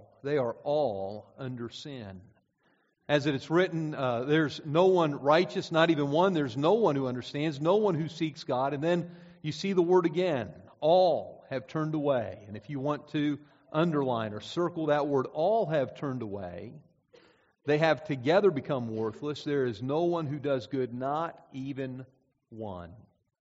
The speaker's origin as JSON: {"language": "English", "region": "Pennsylvania", "country": "United States", "said": "I was from Snyder County, Pennsylvania, and I spelled it S-C-H-N-Y-D-E, Schneider County."}